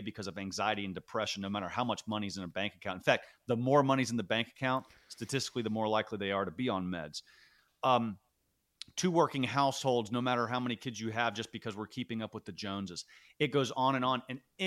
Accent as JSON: {"language": "English", "town": "Charlotte", "region": "North Carolina", "country": "United States", "tie": "born or raised there", "said": "I'm a Southern Catholic, right? So growing up in Charlotte in the 80s, you were the weird Catholic kid in the neighborhood"}